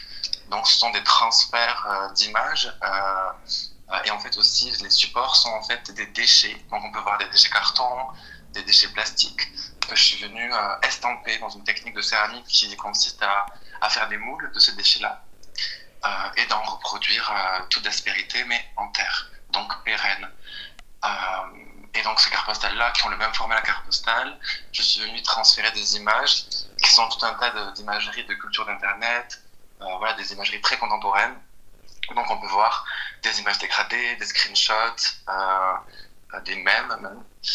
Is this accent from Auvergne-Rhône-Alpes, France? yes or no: no; Rodez, Occitanie, France; now in Paris, France; je suis un artiste plasticien et set designer originaire de Rodez, je suis né en Aveyron. Et maintenant je travaille et je vis à Paris depuis 6 ans.